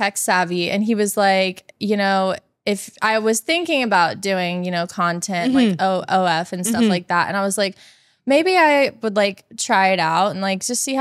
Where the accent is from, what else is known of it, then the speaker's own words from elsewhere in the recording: Plant City, Florida, United States; Plant City, Florida.